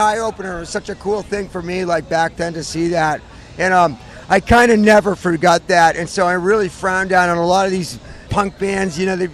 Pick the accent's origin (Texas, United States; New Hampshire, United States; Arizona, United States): New Hampshire, United States; New Hampshire. I grew up and I listened to like the 60s stuff.